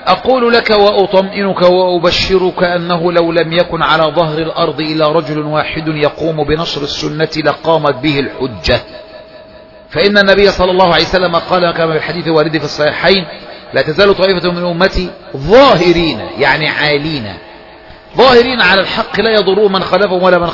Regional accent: Egypt; مثل ما فعل عندنا في مصر رجل

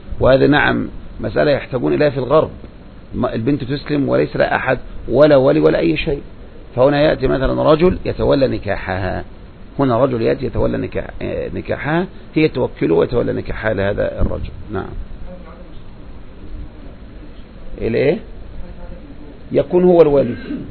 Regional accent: Egypt; وده المعمول به في مصر، هذا المعمول به عندنا في مصر

